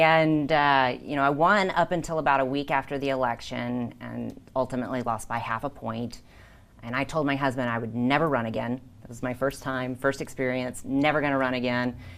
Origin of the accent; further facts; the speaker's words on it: Texas, United States; moved away as an adult; now in Nevada, United States; I've lived in Nevada 30 years. I'm originally from Texas. And I came here when I was 21 years old just because there was more opportunities in Nevada than where I grew up. I grew up in a little town